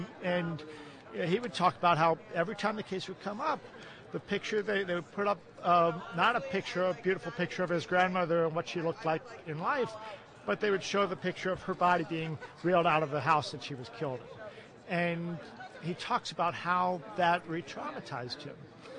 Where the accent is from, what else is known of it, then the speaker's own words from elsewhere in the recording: Ohio, United States; I'm from Ohio, is where I grew up